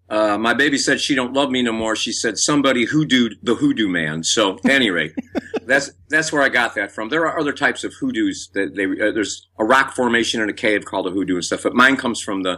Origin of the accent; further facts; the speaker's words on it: Chicago, Illinois, United States; I'm from Chicago, I think, as you probably know from reading the bio